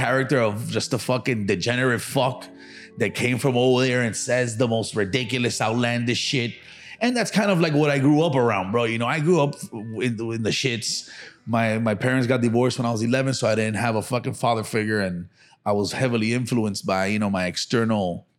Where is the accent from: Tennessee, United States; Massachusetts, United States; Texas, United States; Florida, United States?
Florida, United States; Miami; But I was born and raised here in Miami. I'm a son to Cuban parents. Everybody thinks I was either born in Cuba or Hialeah. Neither. I was born right here in Mercy Hospital, and I was raised in Little Havana.